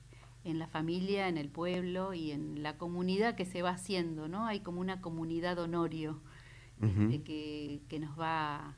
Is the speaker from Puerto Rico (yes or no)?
no; Dolores, Buenos Aires Province, Argentina; born there; Yo soy nacida en Dolores.